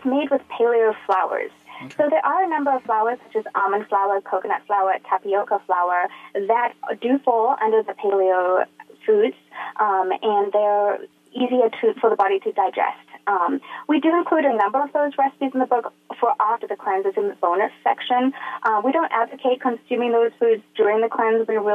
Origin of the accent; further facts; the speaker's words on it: South Africa; moved away; I'm a South African expat, this is a South African favorite back home